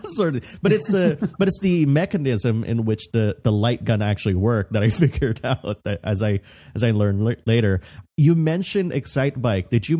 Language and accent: English; Philippines; I'm Filipino, and I feel like our Spanish heritage just has like this thing where our parents just don't like video games, you know?